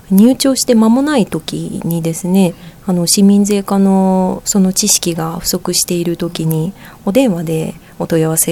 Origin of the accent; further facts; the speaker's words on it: Fujisawa, Kanagawa, Japan; 小さい頃から藤沢市に住んでおりますので、その藤沢市で働きたいなと思った